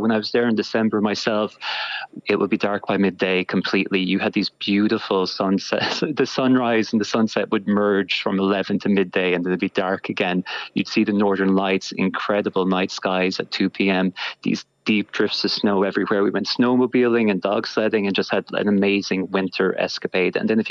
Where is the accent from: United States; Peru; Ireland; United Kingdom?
Ireland; Galway, Connacht; I'm from Galway myself. I think that's really vibrant culturally.